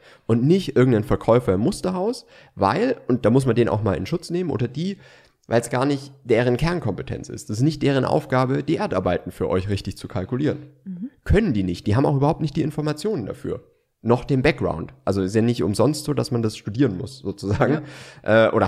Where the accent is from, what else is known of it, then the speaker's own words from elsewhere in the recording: Baden-Württemberg, Germany; Dasselbe wie mit dem Architekten, da merkt man, ich bin Schwabe